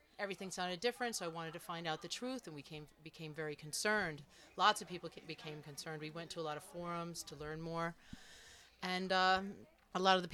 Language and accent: English; Callicoon, New York, United States; born there; I was born here. I was born in the Calicoon Hospital.